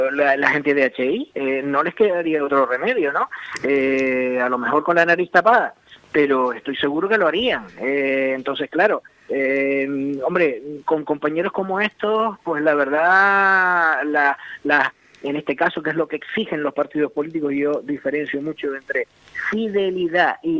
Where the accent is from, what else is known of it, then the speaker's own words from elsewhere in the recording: Canary Islands, Spain; A mí como canario, y que antepongo lo más la proximidad a la generalidad, porque vivimos aquí, porque yo quiero a mi tierra más que nadie